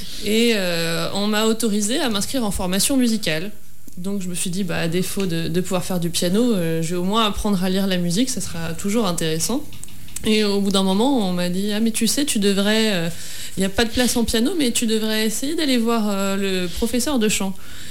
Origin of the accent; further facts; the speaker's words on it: Brittany, France; Ah ben, j'ai grandi en Bretagne, je suis bretonne à la base.